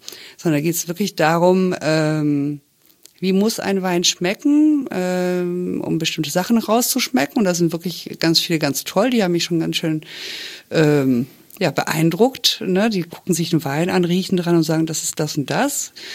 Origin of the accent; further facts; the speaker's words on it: France; also born or lived in Germany; also in meiner Herkunft, ich bin wirklich deutsch, aber ich bin in Frankreich aufgewachsen. Also mein Herz ist wirklich halb französisch.